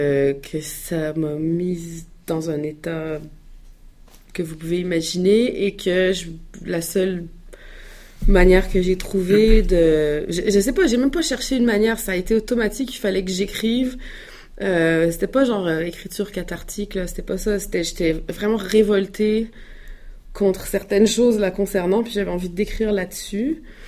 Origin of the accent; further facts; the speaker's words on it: Quebec, Canada; now in France; mon mari est français, mon fils est français, et moi je suis québécoise.